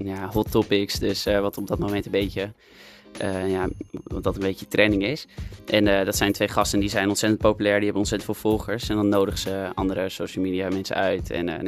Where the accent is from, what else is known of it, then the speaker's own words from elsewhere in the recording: Castricum, North Holland, Netherlands; En ik kom uit Castricum sinds dat ik ben geboren in Velsenbroek. En toen na 2 maanden ben ik verhuisd naar Castricum en sindsdien woon ik er, dus ook opgegroeid.